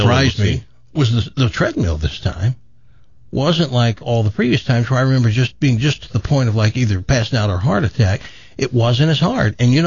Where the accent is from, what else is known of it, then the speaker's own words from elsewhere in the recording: Tennessee, United States; I grew up in Tennessee. That says the rest.